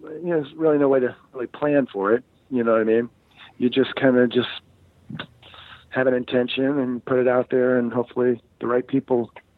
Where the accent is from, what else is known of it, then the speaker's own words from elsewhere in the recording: Florida, United States; I grew up in Florida back in the 70s.